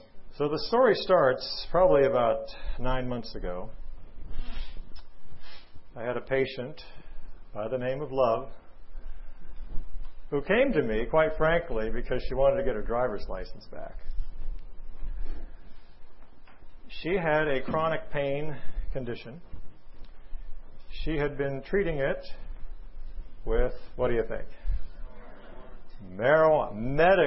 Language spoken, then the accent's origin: English; Paradise, California, United States; from Paradise, California.